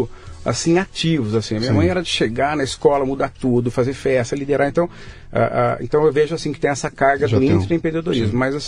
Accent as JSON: {"language": "Portuguese", "town": "Sorocaba", "region": "São Paulo", "country": "Brazil", "tie": "born or raised there", "also_born_or_lived": "Belém", "said": "eu nasci em Belém nessa fase. Mas eu fui criado em Sorocaba, aqui do lado de São Paulo."}